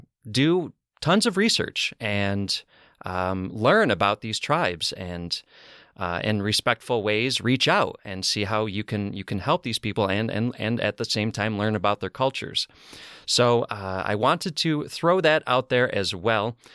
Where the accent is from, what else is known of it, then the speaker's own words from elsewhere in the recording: New York, United States; I grew up in upstate New York.